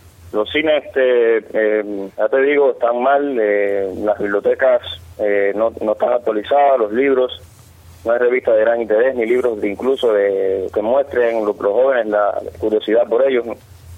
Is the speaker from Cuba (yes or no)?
yes; Cuba; como buen cubano